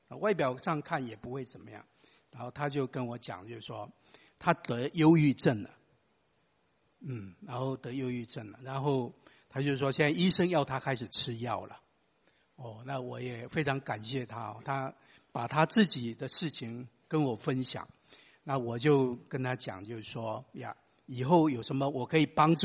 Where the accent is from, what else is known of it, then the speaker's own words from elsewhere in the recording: China; 我们中国人有一句俗话啊，叫做家家有本难念的经